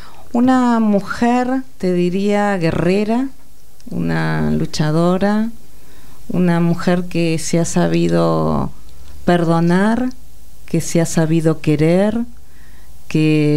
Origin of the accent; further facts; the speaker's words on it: Carlos Casares, Buenos Aires Province, Argentina; born there; yo también nací en Carlos Casares, provincia de Buenos Aires. No deja de ser la provincia de Buenos Aires, a 313 kilómetros. Así que como casarense nos conocemos.